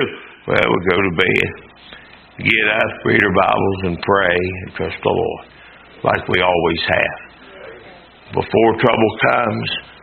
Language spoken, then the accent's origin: English; United States; Y'all know that I'm American. And y'all know that I'm patriotic.